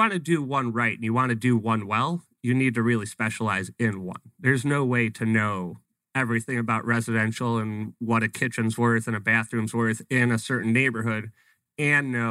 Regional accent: Chicago, Illinois, United States; So my background is I'm originally from Chicago and I was actually a teacher in Chicago.

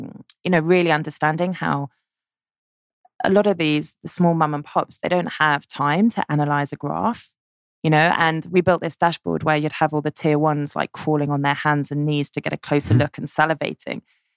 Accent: London, United Kingdom; I'm a Londoner born and bred

